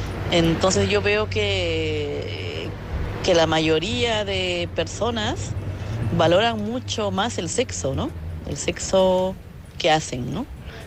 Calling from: Madrid, Community of Madrid, Spain; de Madrid.

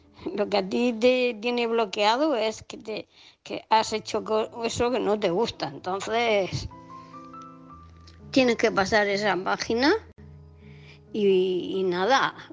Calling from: Murcia, Region of Murcia, Spain; de Murcia.

